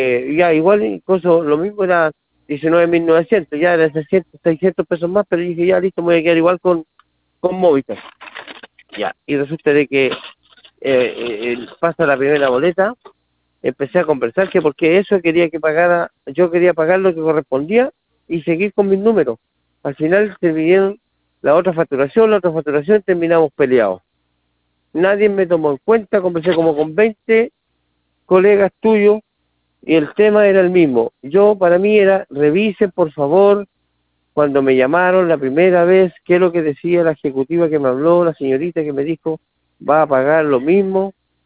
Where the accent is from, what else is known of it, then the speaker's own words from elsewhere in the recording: Concepción, Biobío, Chile; Claro, yo soy de Concepción.